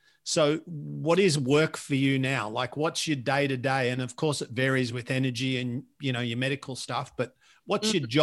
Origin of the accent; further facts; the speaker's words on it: Moe, Victoria, Australia; I'm a bogan too. I grew up in Latrobe Valley, which is a particularly lovely, beautiful, gorgeous, yet bogany area. And I grew up in the most bogany of bogany towns, which is Moe.